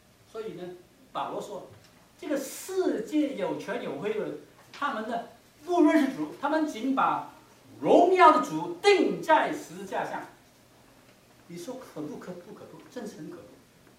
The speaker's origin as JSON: {"language": "Chinese", "country": "China", "said": "就是好像我们中国人的这个对联啊，春节的时候对联两个在门口写的"}